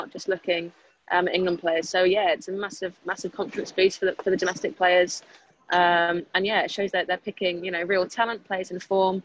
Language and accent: English; Spain; also born or lived in United States; I grew up in Spain and the US, so I had never heard of cricket.